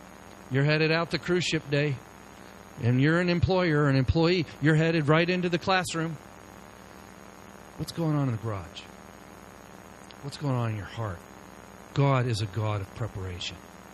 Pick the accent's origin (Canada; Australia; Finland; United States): United States; the South; I grew up in the South, and Daytona was less than 3-hour drive away, and we wouldn't make that drive.